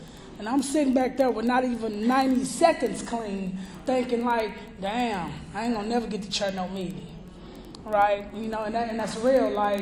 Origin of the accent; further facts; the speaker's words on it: Dallas, Texas, United States; So, like you already heard, I'm from Dallas, Texas.